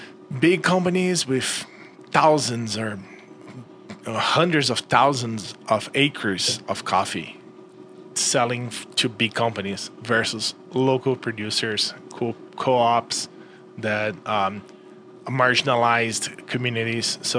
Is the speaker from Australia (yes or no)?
no; Brazil; I came from Brazil where we drink coffee, like, since we were a kid.